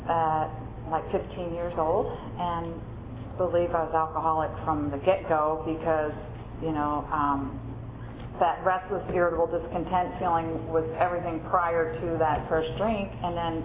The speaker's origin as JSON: {"language": "English", "town": "Philadelphia", "region": "Pennsylvania", "country": "United States", "said": "So I was from Philadelphia, and so back there they have like fake stores"}